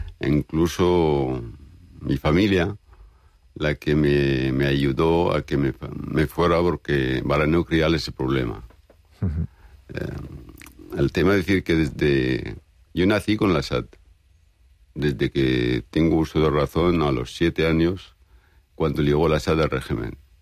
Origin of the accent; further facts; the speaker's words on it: Syria; Catalan is a second language; now in Spain; Soc més català que sirià.